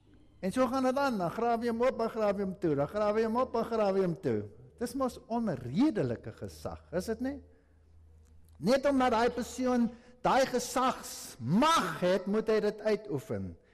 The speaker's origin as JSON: {"language": "Afrikaans", "country": "Germany", "said": "ek is maar 'n Duitser en 'n Duitser is 'n korrelkop."}